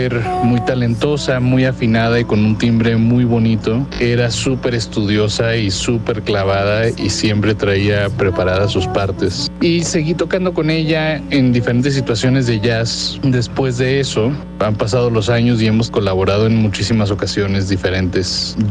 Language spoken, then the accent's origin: Spanish; Monterrey, Nuevo León, Mexico; soy pianista, originario de Monterrey, Nuevo León.